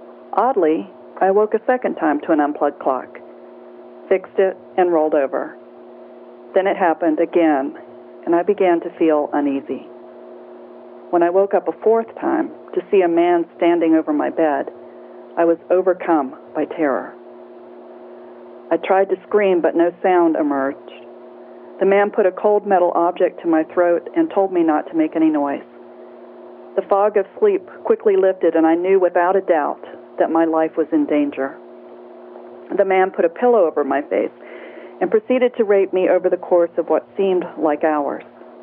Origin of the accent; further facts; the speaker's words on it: Virginia, United States; I had graduated from college a few years before and moved back to my hometown in Virginia.